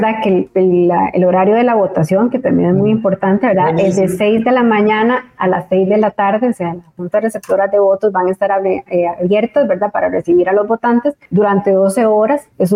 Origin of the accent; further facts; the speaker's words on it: Costa Rica; como costarricenses igual tenemos el derecho, ¿verdad?, a escoger quién nos represente